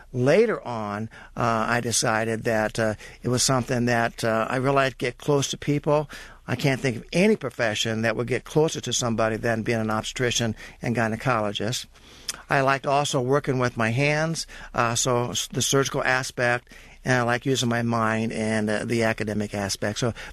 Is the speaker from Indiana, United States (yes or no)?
yes; Kokomo, Indiana, United States; Yes, I grew up in Kokomo, Indiana. It's a small town, about 50,000. And my father was a milkman.